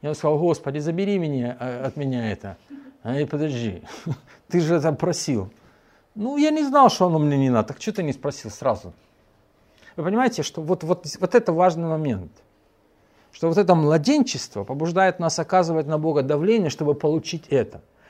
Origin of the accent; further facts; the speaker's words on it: Kyiv, Ukraine; у меня все выросли в Киеве. Я коренной киевлянин, все в Киеве.